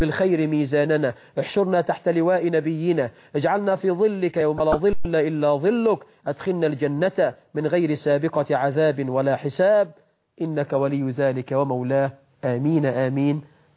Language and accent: Arabic; Egypt; اللهم اجعل بلدنا مصر أمنا أمانا